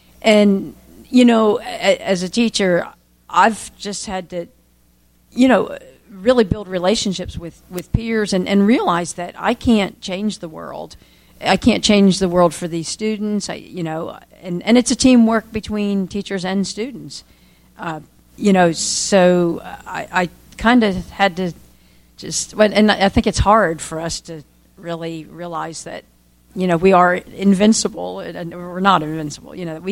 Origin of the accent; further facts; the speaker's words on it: West Virginia, United States; from West Virginia.